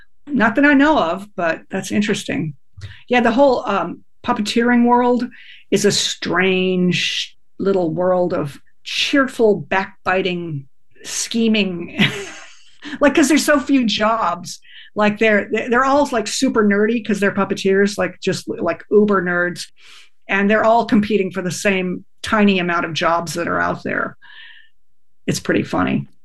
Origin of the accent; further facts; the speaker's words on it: San Diego, California, United States; growing up in San Diego with a bunch of dumbass surfer dudes